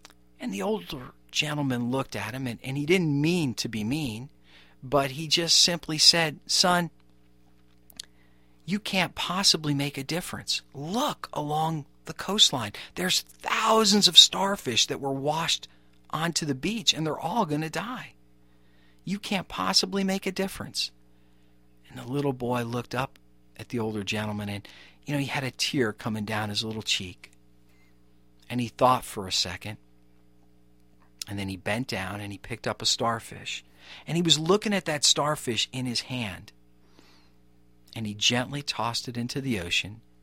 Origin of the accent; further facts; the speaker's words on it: Edison, New Jersey, United States; I grew up in Edison, New Jersey, graduated high school from Edison High School, and I wrestled there.